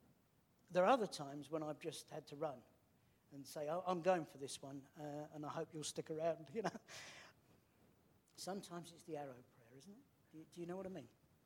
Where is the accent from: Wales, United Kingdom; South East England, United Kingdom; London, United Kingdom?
South East England, United Kingdom; Canterbury; You know, I was born in Canterbury, in one location, not far from Steve, actually. I then moved house to another bit of Canterbury. I then got married and moved to a flat in another bit of Canterbury.